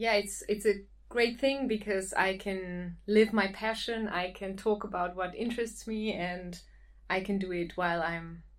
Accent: Switzerland; English is a second language; I don't know, somehow we ended up in Switzerland, in my hometown.

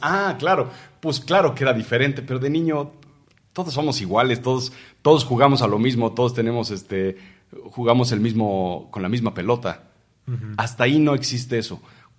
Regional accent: Mexico; born there; somos mexicanos, nacimos en México

